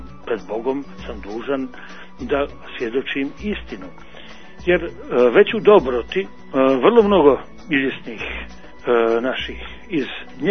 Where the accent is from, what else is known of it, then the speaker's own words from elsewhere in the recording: Montenegro; ja sam Crnogorac, Srbin, i koji sigurno nikad neću izdati svoju srpsku pravoslavnu crkvu